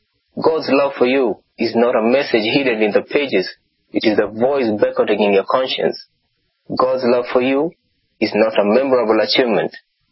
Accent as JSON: {"language": "English", "region": "Kiambu County", "country": "Kenya", "tie": "born or raised there", "said": "I grew up in one of the satellite settlements outside Nairobi, that's in Kiambu."}